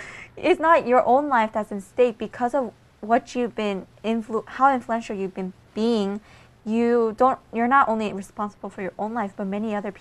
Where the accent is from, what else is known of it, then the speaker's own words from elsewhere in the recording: United States; being Korean American, I know